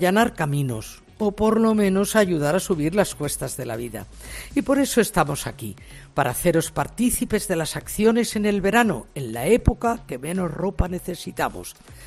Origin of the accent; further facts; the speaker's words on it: Villena, Valencian Community, Spain; Que yo me crié en Villena y está muy cerquita de Viar.